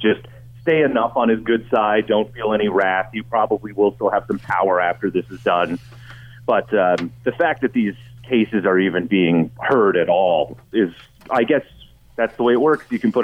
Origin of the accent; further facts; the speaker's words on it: East Coast, United States; I'm from the East Coast, so I would normally go back there for Christmas